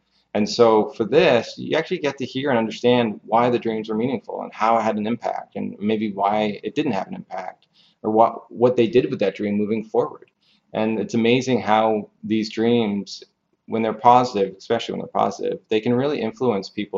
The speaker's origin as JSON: {"language": "English", "country": "Canada", "said": "because I'm from Canada."}